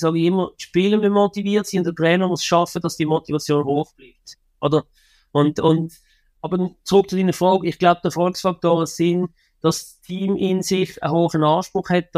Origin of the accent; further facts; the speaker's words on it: Switzerland; wenn jemand bei uns in der Schweiz sagt, ich bin ehrgeizig, dann machen alle